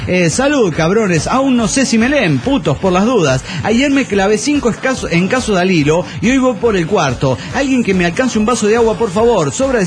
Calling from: San Luis, Argentina; de San Luis, Argentina.

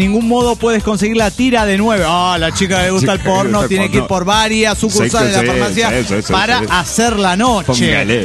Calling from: Pergamino, Buenos Aires Province, Argentina; de Pergamino.

